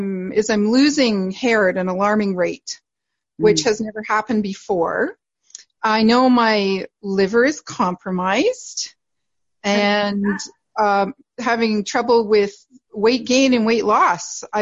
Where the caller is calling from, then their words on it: Alberta, Canada; Well, I'm in central Alberta in Canada.